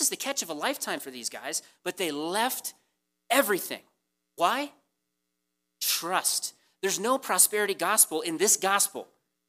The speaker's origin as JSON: {"language": "English", "town": "Columbus", "region": "Ohio", "country": "United States", "tie": "born or raised there", "said": "You know, I grew up in Columbus, Ohio. When you grow up in Columbus, Ohio, there's the Ohio State University, all right?"}